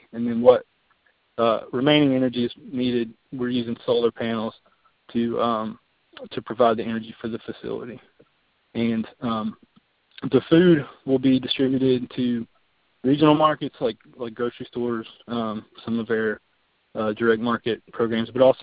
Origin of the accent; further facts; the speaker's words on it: Virginia, United States; now in West Virginia, United States; And I'm actually from Russell County, Virginia, not too far from Kentucky, less than an hour drive. I grew up on a farm there, and my dad's a coal miner